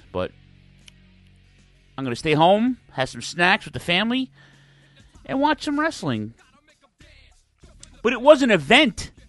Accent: New York City, New York, United States; Madison Square Garden in my town, my hometown, New York City.

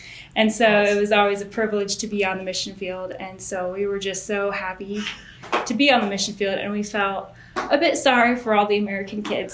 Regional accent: Côte d’Ivoire; So I was born in the Ivory Coast. Yeah. I'm the fifth of 12 children.

